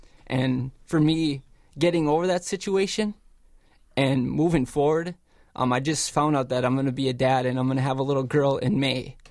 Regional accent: Turtle Mountain Reservation, North Dakota, United States; also born or lived in Grand Forks; I grew up on the Turtle Mountain Reservation, and I moved back and forth to Grand Forks, North Dakota, where they had the big issue there of the North Dakota Fighting Sioux logo.

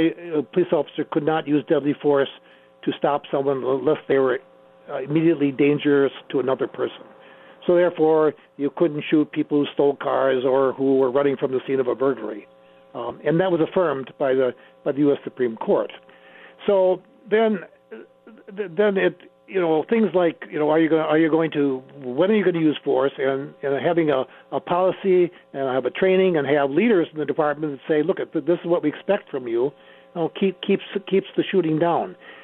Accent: United States; just living up in this country, raising, being an American, is that you are going to take on some aspects of this of racism in our country.

